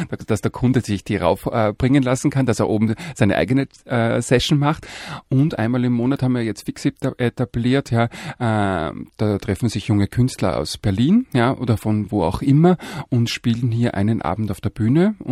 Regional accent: Austria; ich bin ja Österreicher, ich darf das sagen

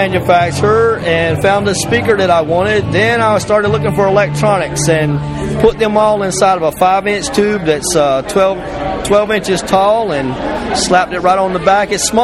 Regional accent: Florida, United States; I mean, I'm from Florida. Rich, I'm a native

